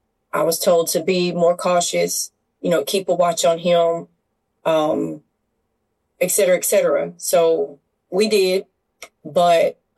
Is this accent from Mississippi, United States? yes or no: no; Dothan, Alabama, United States; I grew up in Alabama, around Dothan, Geneva, Hartford, Slocum. That was where I grew up.